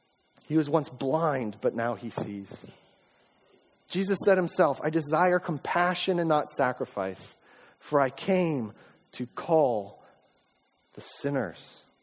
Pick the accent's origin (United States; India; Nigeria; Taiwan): United States; I come from America. It's what we pride ourselves on, the pursuit of happiness.